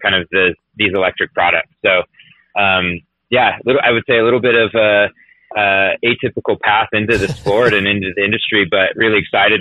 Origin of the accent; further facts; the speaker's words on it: California, United States; also born or lived in Florida; So I was actually born in Florida, but spent most of my childhood in Southern California and in Orange County.